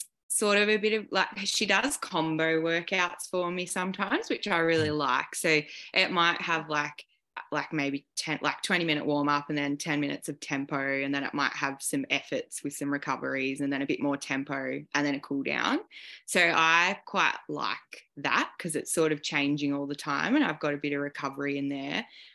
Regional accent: Corop, Victoria, Australia; also born or lived in Rochester; I'm from near Echuca, so a little, I'm from Rochester, but living in Corop at the moment, which is where I grew up.

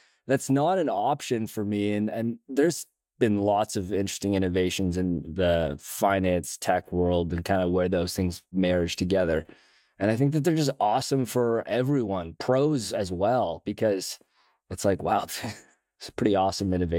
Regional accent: West Coast, Canada; now in Toronto, Canada; So I grew up here in Canada on the West Coast, but I live in Toronto now, so in Canada.

